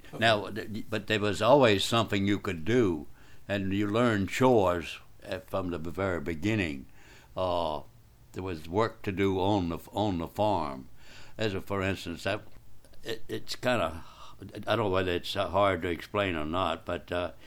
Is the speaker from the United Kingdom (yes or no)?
no; Pinehurst, Georgia, United States; In Dooley County, Pinehurst.